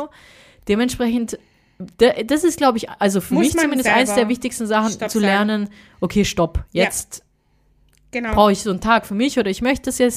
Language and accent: German; Italy; Wir als Italiener sind ja eh temperamentvoller.